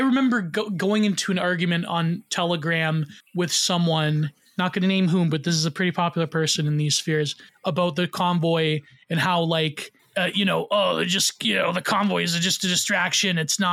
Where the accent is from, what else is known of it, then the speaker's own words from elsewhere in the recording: Canada; as a Canadian, it's like any source of hope you can get, you take it, right?